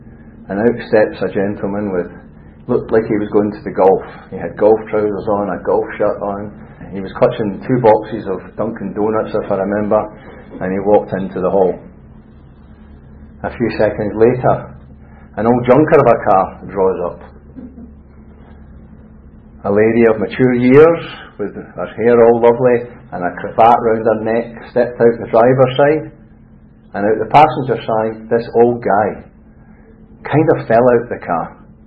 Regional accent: Scotland, United Kingdom; accent: Scottish; also born or lived in Birmingham, United Kingdom; You may guess I'm not from this part of the world, although I was born in Birmingham, but not Birmingham, Alabama, the original Birmingham in the UK. But that's England. This is a Scottish accent, and that's because at an early age I moved to Scotland.

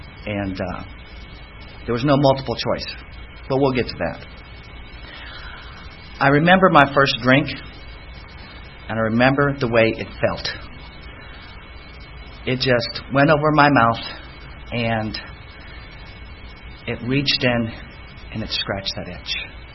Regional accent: Cleveland, Ohio, United States; born there; I was born in Cleveland, Ohio, Polish Catholic. I can pretty much stop there.

